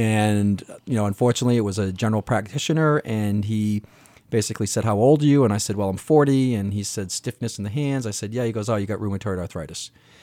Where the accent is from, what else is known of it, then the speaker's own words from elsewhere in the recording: Hanson, Massachusetts, United States; also born or lived in West Coast; I grew up here on the South Shore in Hanson.